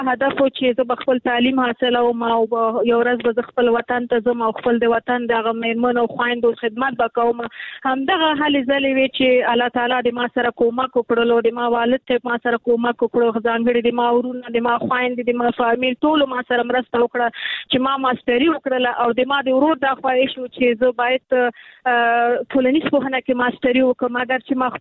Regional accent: Nangarhar, Afghanistan; چونکه ما مخکې کابل کې کار کوو، بیا ما خپل اساسي هدف چونکه زه د ننګرهار یم

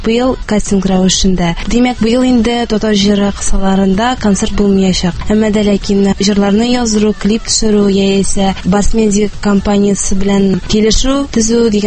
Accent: Almetyevsk, Tatarstan, Russia; born there; Әлмәт районы. Мин Әлмәттән үзем туыстым.

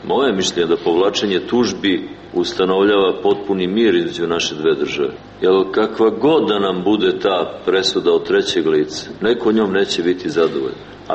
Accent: Serbia; Znate, kod nas u Srbiji, vjerojatno i u Hrvatskoj, kad se dvojica komšija oko međe posvađaju

